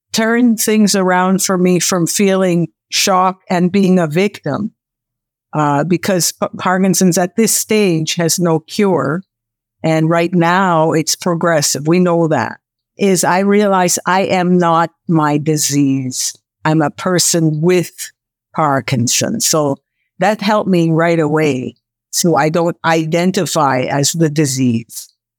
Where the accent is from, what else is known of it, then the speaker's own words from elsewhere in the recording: Toronto, Ontario, Canada; I'm from Canada, Toronto, Canada. I'm 64 years young.